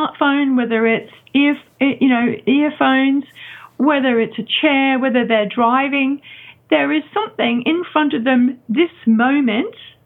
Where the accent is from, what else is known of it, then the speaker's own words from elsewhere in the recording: Australia; also born or lived in United Kingdom; I was born in Australia and did all my schooling. And then I went to the UK and lived there for 35 years and had a family and a career. And then I came back.